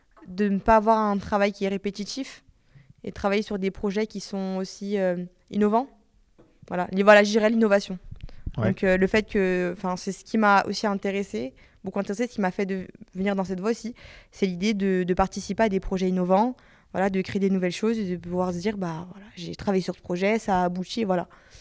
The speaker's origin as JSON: {"language": "French", "town": "Lyon", "region": "Auvergne-Rhône-Alpes", "country": "France", "said": "parce que moi, de base, je suis lyonnaise. J'habite juste à côté avant Vlin."}